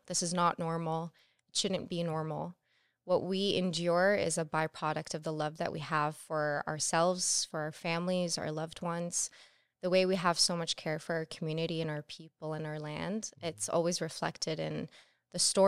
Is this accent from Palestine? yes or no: yes; Gaza Strip, Palestine; I'm so proud and grateful that I come from Gaza